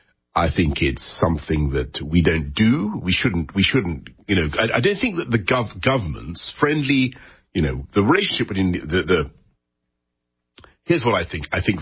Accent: United Kingdom; let me give you my perspective as a Brit.

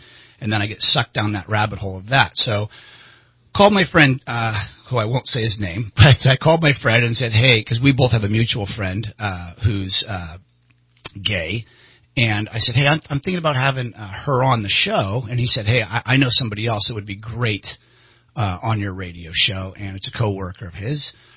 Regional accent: California, United States; growing up in Shasta County, I didn't have a lot of gay friends.

